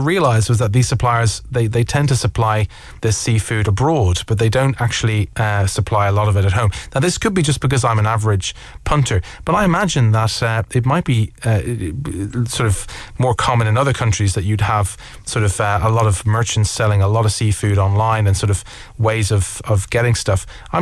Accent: Ireland; As an Irish person, one of the benefits is we're surrounded by the sea

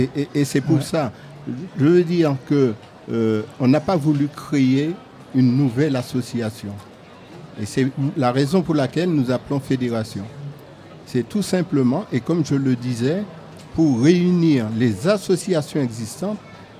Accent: Martinique; now in Montpellier, France; moi, je suis Martiniquais, pas seulement en tant que Martiniquais, mais je suis avant tout ultramarin. Je suis ultramarin, mais je suis également français.

